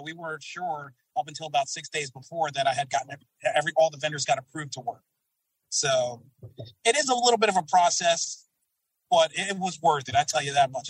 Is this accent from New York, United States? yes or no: yes; New York, United States; now in Philadelphia, United States; Philly has become my adopted home. I'm from New York originally, but Philly is, it feels like home to me.